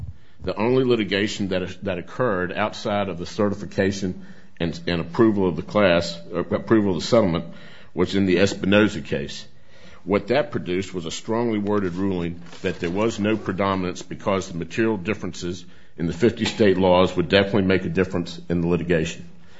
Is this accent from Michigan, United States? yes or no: no; Lynchburg, Virginia, United States; May it please the court … I'm from Lynchburg, Virginia, and I represent Linda Scott and the approximately 16,000 Virginians that she represents.